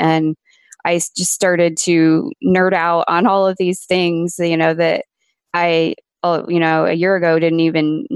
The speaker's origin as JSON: {"language": "English", "region": "Midwest", "country": "United States", "said": "I'm from the Midwest originally, and we decided to leave and move to Arizona for a year."}